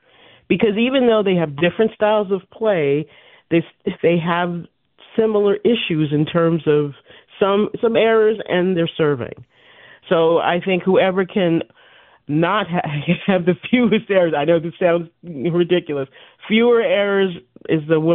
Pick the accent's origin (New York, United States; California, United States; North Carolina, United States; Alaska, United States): New York, United States; Long Island; I grew up on Long Island.